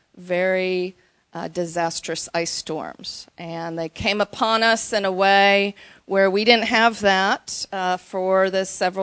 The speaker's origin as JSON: {"language": "English", "region": "Wisconsin", "country": "United States", "moved": "yes", "lives_now": "Norman, United States", "said": "I came down in 1987, and I stayed. Actually, I came originally from Wisconsin, and my intent was to go back, and I married an Oklahoman"}